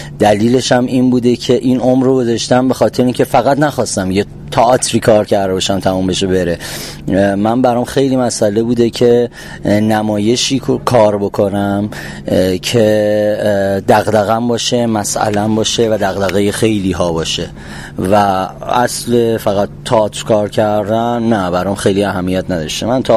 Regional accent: Iran; جنگ یک مسئلهیه که مال مثلا ما ایرونی ها فقط نیست که حالا 8 سال درگیرش بودیم توی دوران معاصر و خود من کودکیم در اون دوران سپری شده

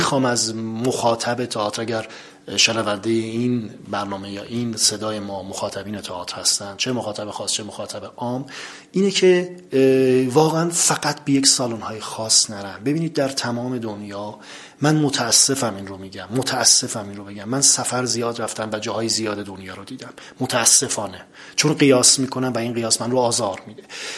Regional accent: Hamadan, Iran; تئاتر خوندم و بازیگر تئاتر بودم در سالهای قبل در شهر خودم همدان.

